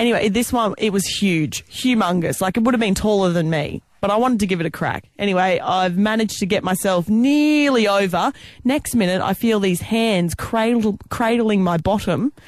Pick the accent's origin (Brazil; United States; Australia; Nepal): Australia; Stanthorpe, Queensland; which is kind of near my hometown, Stanthorpe in Queensland.